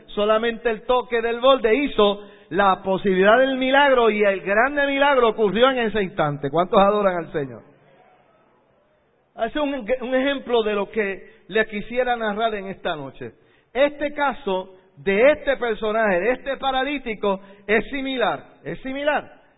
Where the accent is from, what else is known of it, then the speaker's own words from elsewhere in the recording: Puerto Rico; En el caso nuestro, que somos puertorriqueños, ¿verdad?